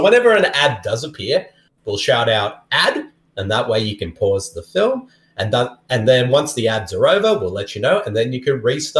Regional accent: Texas, United States; accent: Boston; I'm from Texas and I got a Boston accent.

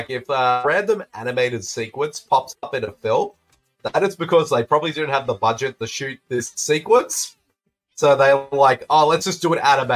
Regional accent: Australia; Even though I'm an Australian, I'm going to sound even more Australian than before.

